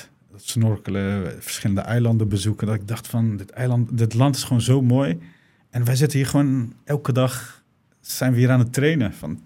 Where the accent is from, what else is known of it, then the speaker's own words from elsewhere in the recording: The Hague, South Holland, Netherlands; Ik kom zelf uit Den Haag.